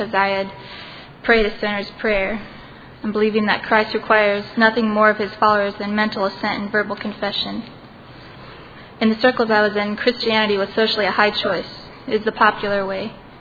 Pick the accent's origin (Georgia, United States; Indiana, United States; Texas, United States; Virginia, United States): Indiana, United States; now in Ephrata, United States; I'm from Indiana, but most recently from Pennsylvania here in Ephrata.